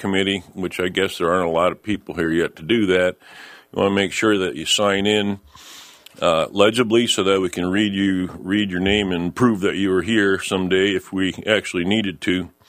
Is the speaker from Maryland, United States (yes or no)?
no; Pierre, South Dakota, United States; I'm the chairman, and I'm from Pierre.